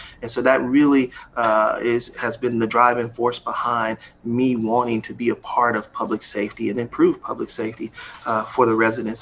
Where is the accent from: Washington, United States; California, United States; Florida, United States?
California, United States; Oakland; You know, as a young man growing up in Oakland, a lot of young men experienced trauma at a very young age.